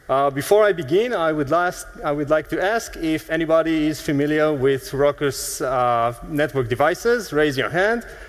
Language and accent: English; Tel Aviv, Tel Aviv District, Israel; English is a second language; I'm from Tel Aviv, Israel.